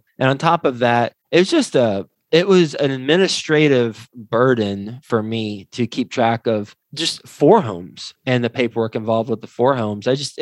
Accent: Texas, United States; moved away as an adult; now in New York City, United States; I'm originally from Texas, but moved to New York City right out of college.

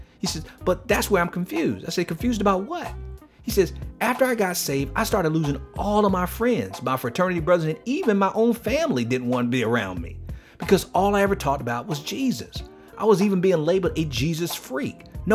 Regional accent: Miami, Florida, United States; I told John about my living conditions growing up in Liberty City in Miami.

